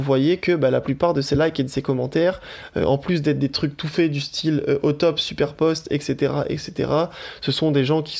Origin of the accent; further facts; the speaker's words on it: France; accent: French; avec mon accent frenchy qui essaye de dire de l'anglais, ça passe pas forcément dans les oreilles de tout le monde.